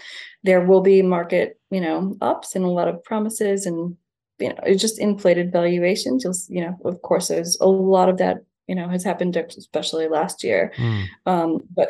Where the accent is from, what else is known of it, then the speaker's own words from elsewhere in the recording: Niagara Falls, New York, United States; Yeah, so I'm from Niagara Falls in the US.